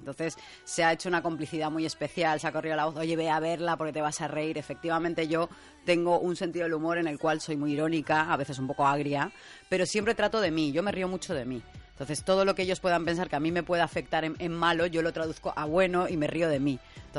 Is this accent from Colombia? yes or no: no; Balearic Islands, Spain; yo he vivido muchos años por aquí, soy vecina, que soy mallorquina